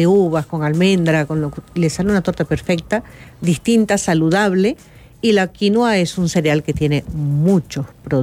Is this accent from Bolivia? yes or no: yes; Santa Cruz, Bolivia; nos identificamos todos los cambas, como decimos nosotros. Camba es la palabra que utilizamos para los que somos del llano, del oriente boliviano, toda la parte baja de Bolivia